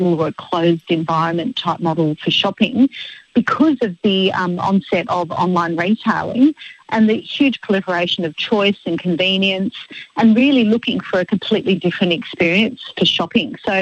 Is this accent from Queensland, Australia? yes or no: no; Geelong, Victoria, Australia; I was that kid from Geelong who would get the train up to go shopping in Melbourne.